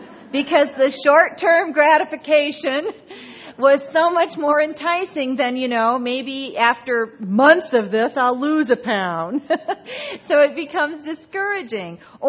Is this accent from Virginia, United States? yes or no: no; Michigan, United States; I was raised in Michigan, so it's going to have to go get a lot rougher than this